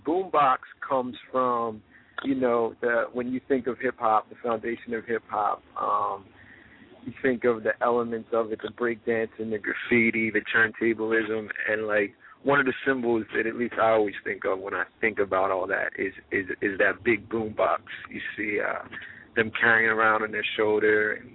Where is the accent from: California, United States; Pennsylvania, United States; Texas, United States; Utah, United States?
Pennsylvania, United States; Bryn Mawr; now in Philadelphia, United States; Yeah, well, I live in South Philly. I'm originally from Bryn Mawr.